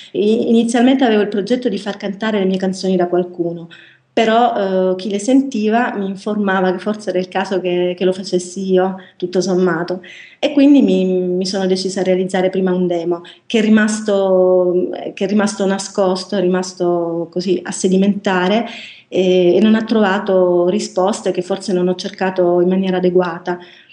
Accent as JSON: {"language": "Italian", "town": "Squinzano", "region": "Apulia", "country": "Italy", "lives_now": "Bologna, Italy", "said": "Ho cominciato a fare musica a Bologna, la città nella quale mi sono trasferita negli anni dell'università. Io sono salentina, sono squinzanese in provincia di Lecce."}